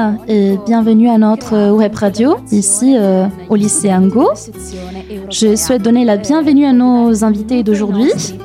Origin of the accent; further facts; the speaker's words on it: Veneto, Italy; Moi, vous savez, je viens de Vénétie, j'en suis très fière.